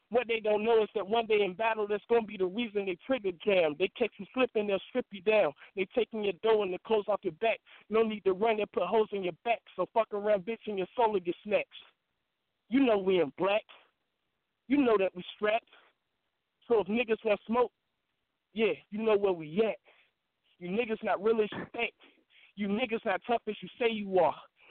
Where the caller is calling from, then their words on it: Carolina, United States; calling from Carolina.